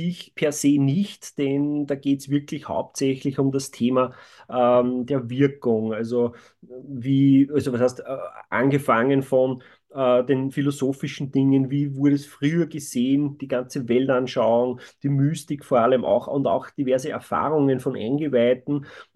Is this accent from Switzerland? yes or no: no; Austria; Und so habe ich damals auch mit einem Studium begonnen zum psychologischen Berater und bei uns in Österreich.